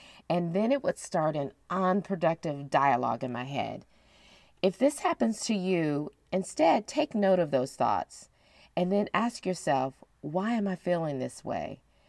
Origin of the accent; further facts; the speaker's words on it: Ohio, United States; At the time I was in Ohio, my hometown, and it was like late October and it was really, really cold.